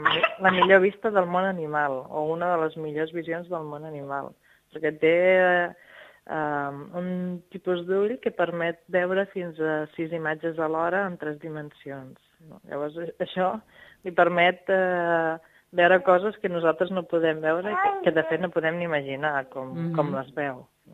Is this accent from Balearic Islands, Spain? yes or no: no; Sant Celoni, Catalonia, Spain; jo que no soc de les Terres de l'Ebre, que soc de Sant Celoni, de la zona del Baix Montseny, no ho havia vist mai fins que vaig venir a viure aquí baix.